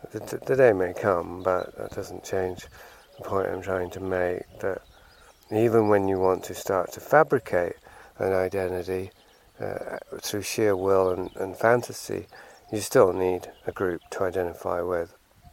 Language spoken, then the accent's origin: English; England, United Kingdom; Just as I can acknowledge that I'm a man, or that I'm white, or that I'm English, or that I love movies, or that I'm a writer